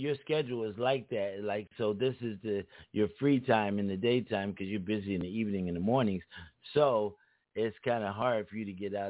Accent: New York, United States; now in Houston, United States; I'm from New York, and I'd rather have the heat than the cold, and I agree.

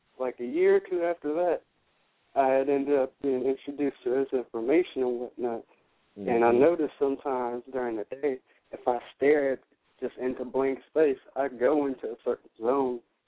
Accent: Oakland, California, United States; I'm from Oakland.

